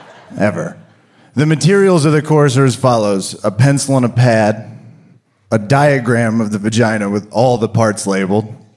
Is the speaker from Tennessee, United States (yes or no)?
no; Kansas, United States; I was raised in Kansas. Our science and health curriculum was Jesus palming earth like a basketball.